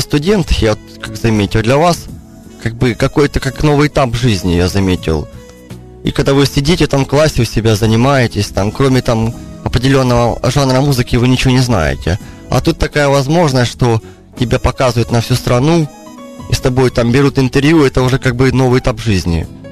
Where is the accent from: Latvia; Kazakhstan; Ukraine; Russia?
Ukraine; Rubizhne, Luhansk Oblast; moved away as an adult; now in Kyiv, Ukraine; Да, Луганская область, город Рубежная.